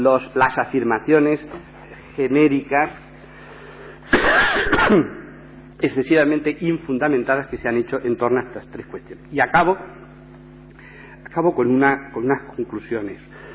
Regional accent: Spain; ¿Cuánto hemos presumido como españoles de esa supuesta lección de racionalismo dada a Europa?

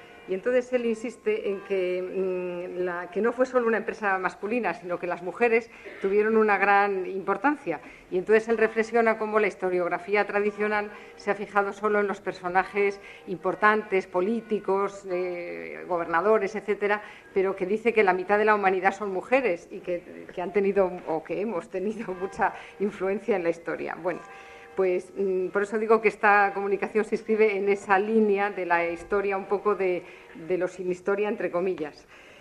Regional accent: Castile, Spain; que yo también soy castellana

